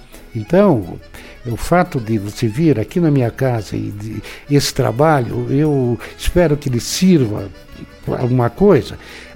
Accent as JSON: {"language": "Portuguese", "region": "Rio Grande do Sul", "country": "Brazil", "lives_now": "Paraná, Brazil", "said": "Eu, sendo gaúcho, morando aqui no Paraná"}